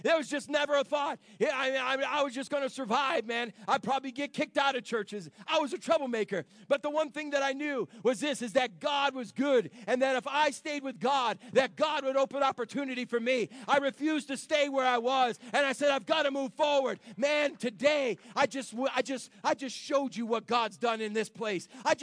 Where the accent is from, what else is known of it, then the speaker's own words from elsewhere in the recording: Phillipston, Massachusetts, United States; I grew up in Phillipston, Massachusetts. I was born April 2nd, 1966. The house my parents bought, they bought for $8,000.